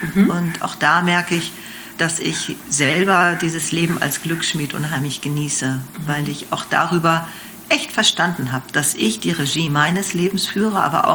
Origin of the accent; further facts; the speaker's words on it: Unna, North Rhine-Westphalia, Germany; also born or lived in Lake Constance; Gebürtig komme ich vom Bodensee. Aufgewachsen bin ich im Ruhrgebiet in Unna in einer reinen Akademikerfamilie